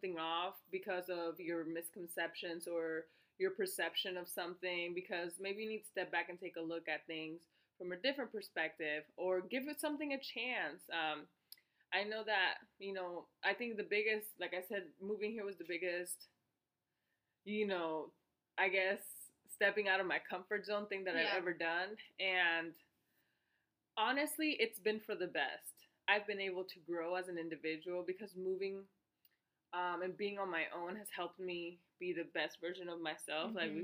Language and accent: English; Florida, United States; I'm from the country, I'm from Florida, but I'm from a part of Florida that's very southern, very country.